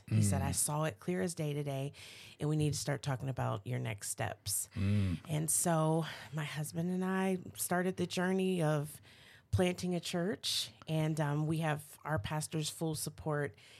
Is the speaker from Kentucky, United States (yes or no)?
no; Pittsburgh, Pennsylvania, United States; I'm from Pittsburgh.